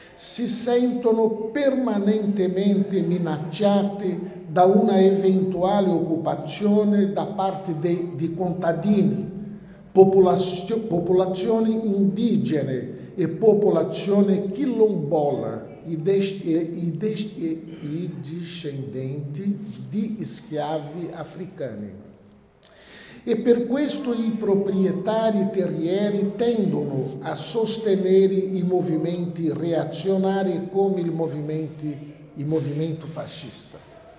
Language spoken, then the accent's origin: Italian; Brazil; Italian is a second language; Combinazione che è una novità nella storia politica di Brasile, di mio paese.